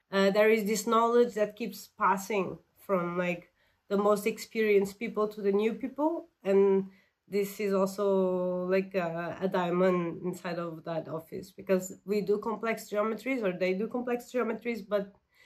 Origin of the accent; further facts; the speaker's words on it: Portugal; You know, like, I came from Portugal. Portugal is really small.